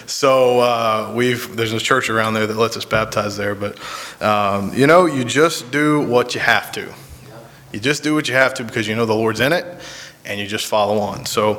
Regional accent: Atlanta, Georgia, United States; now in Maryland, United States; I grew up in Atlanta. I'm Southern as it gets.

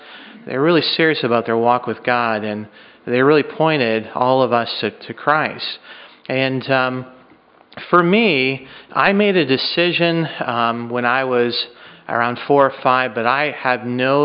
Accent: Nova Scotia, Canada; So I grew up in Nova Scotia, Canada, and that's where my parents still live. For me, I was not born into a Christian family.

